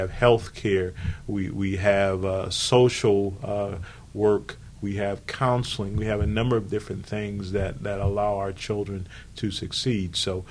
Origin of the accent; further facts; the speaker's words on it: Kankakee, Illinois, United States; now in Urbana, United States; I'm originally from Kankakee, Illinois, but Urbana was a place that gave me an opportunity